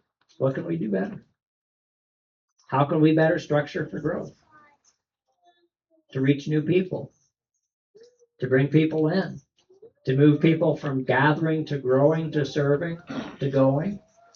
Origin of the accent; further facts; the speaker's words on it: Kentucky, United States; There's a reason why I have somebody else do the scripture reading, because I grew up in Kentucky, right? I don't know how to say things.